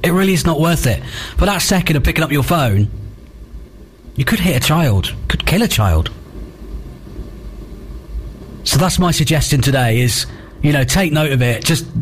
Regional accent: England, United Kingdom; because we're kind of like that and we're English

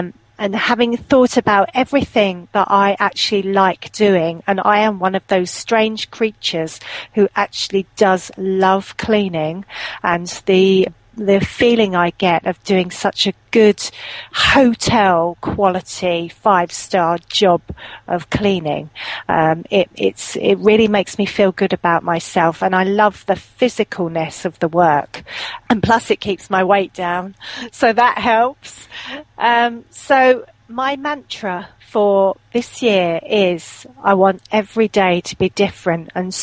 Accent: London, United Kingdom; now in Shropshire, United Kingdom; I was from London and living in London, but my ex-husband and I, because I'm now divorced, but we relocated to Shropshire.

